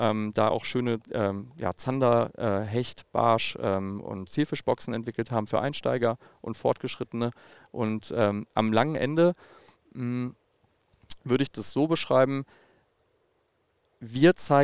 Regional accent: North Rhine-Westphalia, Germany; also born or lived in Cologne; Das ist meine Heimat. Ich komme aus dem Rheinland, viel lange Jahre in Köln gelebt, komme ursprünglich aus der Voreifel.

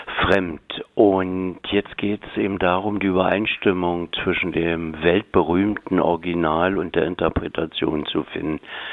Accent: Germany; ich komme ja aus der Deutschen Demokratischen Republik

